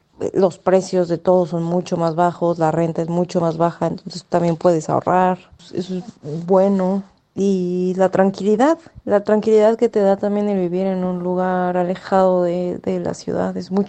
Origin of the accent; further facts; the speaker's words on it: Mexico City, Mexico; now in Australia; yo soy de la Ciudad de México, en México, entonces es una ciudad muy, muy grande, y de ahí pasar a una ciudad en Australia que fue Sydney, de por sí yo la sentí chica, y de ahí pasar a un pueblo